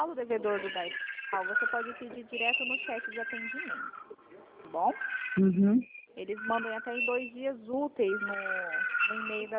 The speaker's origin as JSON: {"language": "Portuguese", "town": "Dourados", "region": "Mato Grosso do Sul", "country": "Brazil", "also_born_or_lived": "Colíder", "said": "Eu sou de Dourados, Mato Grosso do Sul."}